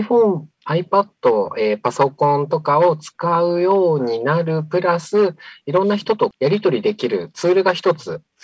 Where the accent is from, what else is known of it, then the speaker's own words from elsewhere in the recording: Kyushu, Japan; born there; そうなんです、九州なので。